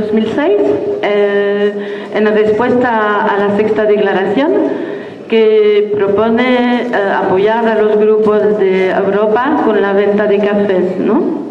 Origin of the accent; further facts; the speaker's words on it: Liège, Wallonia, Belgium; Venimos de Bélgica, de la ciudad de Lieja